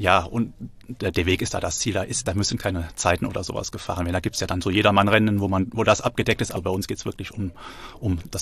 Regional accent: Rhineland, Germany; now in Freiburg, Germany; Ich bin Rheinländer bin im Rheinland quasi geboren und auch aufgewachsen und bin eigentlich erst, habe zwar schon mal in Freiburg schon mal 2 Jahre gelebt und auch gearbeitet, bin aber eigentlich jetzt erst zum 1.1. Fest nach Freiburg gegangen.

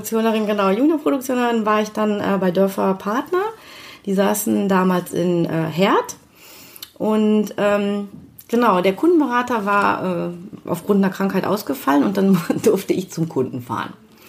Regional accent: Düsseldorf, North Rhine-Westphalia, Germany; Und aufgewachsen hier in Düsseldorf im Studentenheim in Bilk.

